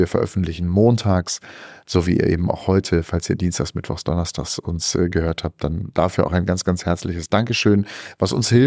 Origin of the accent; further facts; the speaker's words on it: Berlin, Germany; wir als Berliner, die hier leben